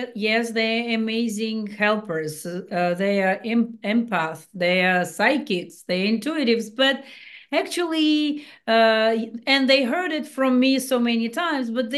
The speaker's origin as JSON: {"language": "English", "region": "Saint Petersburg", "country": "Russia", "tie": "born or raised there", "moved": "yes", "lives_now": "United States", "said": "I came from St. Petersburg, Russia, many, many years ago, 24 years ago."}